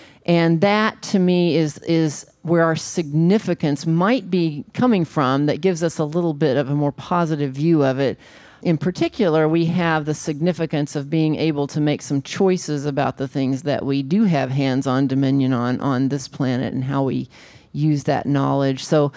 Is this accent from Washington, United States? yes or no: no; Arkansas, United States; And so growing up in the Ozarks of northern Arkansas, we're surrounded by nature, mountains, which are really hills, and forests and valleys and lakes and rivers. And I grew up on a farm